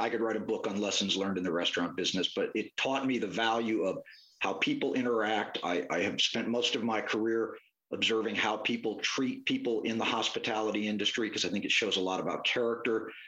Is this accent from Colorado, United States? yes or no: yes; Denver, Colorado, United States; also born or lived in Hawaii; I was born in Hawaii, moved and grew up in Denver, and moved east to go to school, never left.